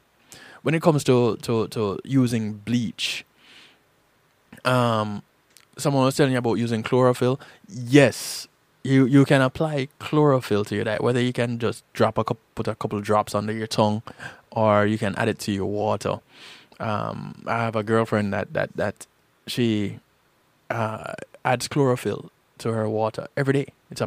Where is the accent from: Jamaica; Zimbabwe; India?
Jamaica; give each other a call and check up on each other and see how we're doing, and we're talking about growing up in Jamaica.